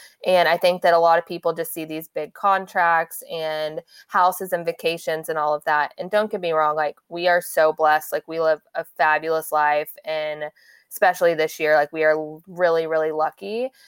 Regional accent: Dallas, Texas, United States; I was so excited because I'm originally from Dallas.

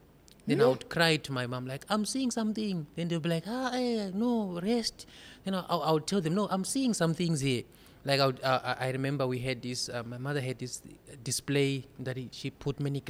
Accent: Zimbabwe; now in South Africa; I come from Zimbabwe originally, but I stay here in South Africa, and I got married here in South Africa to a beautiful woman.

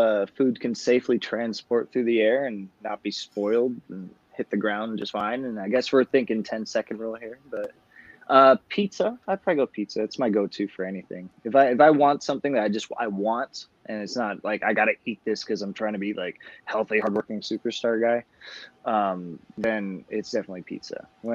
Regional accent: Los Angeles, California, United States; and I grew up in Los Angeles, so you know, I grew up, you know, out west in the desert, so to speak

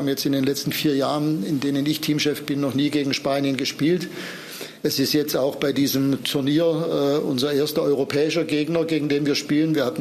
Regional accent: Germany; Mich interessiert nicht, ob ich jetzt als Deutscher hier weiterkomme.

